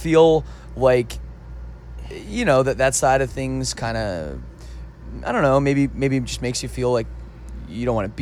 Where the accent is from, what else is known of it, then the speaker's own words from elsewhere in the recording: Canada; I just thought, maybe for me, I'm from Canada.